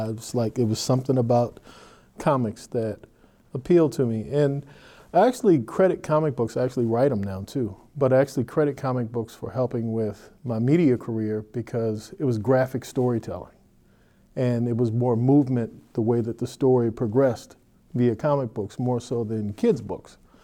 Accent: Annapolis, Maryland, United States; I grew up in Annapolis, Maryland, and from as long as I can remember, my mother was a school teacher

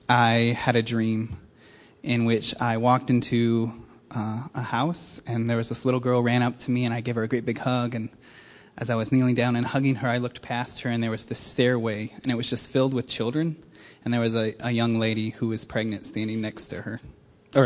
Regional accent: Springfield, Missouri, United States; I grew up in Springfield, and I attended a little church called King's Chapel. I know it's way off Cherry Street, but I went to Evangel University and Hillcrest High School.

